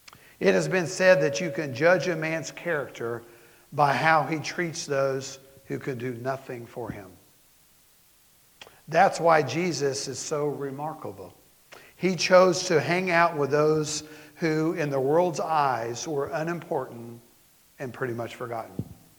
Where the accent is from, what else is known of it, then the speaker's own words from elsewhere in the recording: Florida, United States; We had a dog growing up in Florida that learned that real quick one day.